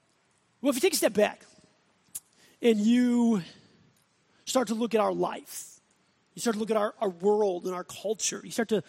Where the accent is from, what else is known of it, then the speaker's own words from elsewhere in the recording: Midwest, United States; growing up in the Midwest and being campers in the Midwest, we thought that camping in August was a great idea.